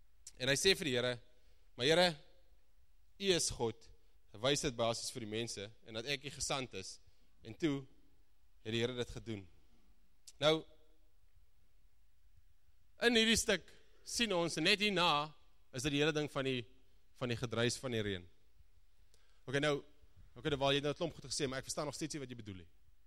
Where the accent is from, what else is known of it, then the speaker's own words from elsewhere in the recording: De Aar, Northern Cape, South Africa; born there; Ek is gebore in De Aar.